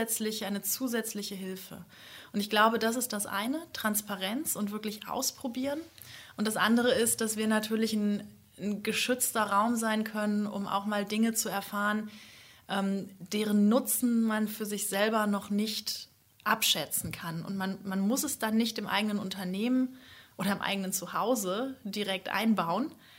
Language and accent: German; Essen, North Rhine-Westphalia, Germany; Ruhrpottkind.